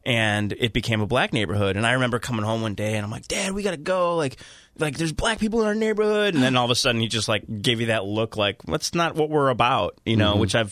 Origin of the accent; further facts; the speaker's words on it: Chicago, Illinois, United States; So I grew up on the South Side. It's a huge part of my culture, and my father and all my family are firefighters, and so you have to live in Chicago